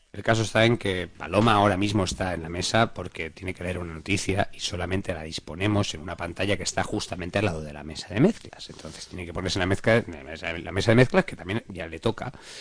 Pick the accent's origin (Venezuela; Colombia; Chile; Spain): Spain; Así. Yo soy español.